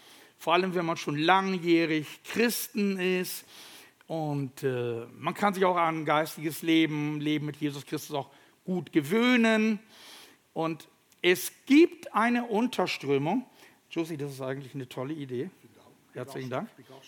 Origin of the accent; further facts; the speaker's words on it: North Sea coast, Germany; moved away as an adult; Also ich bin an der Nordsee aufgewachsen, bis zum zarten Alter von 19.